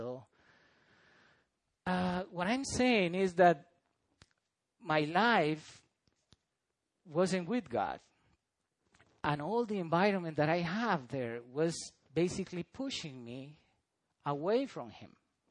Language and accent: English; San Jose, San José, Costa Rica; English is a second language; I grew up in a place that I'm from Costa Rica, and from San Jose, the capital. And most of my life there was in a place called desamparados.